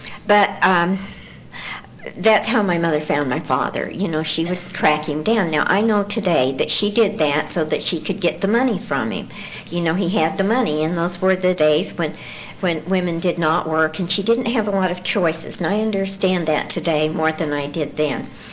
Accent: Salt Lake City, Utah, United States; And I grew up in Salt Lake City, Utah

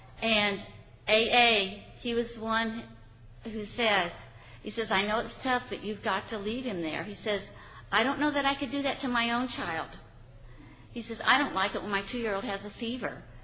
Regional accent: Tulsa, Oklahoma, United States; I'm from Tulsa.

